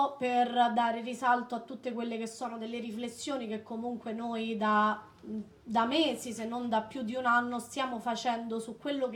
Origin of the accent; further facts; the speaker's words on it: Rome, Lazio, Italy; noi non la conoscevamo, noi siamo di Roma, non ci siamo mai andati là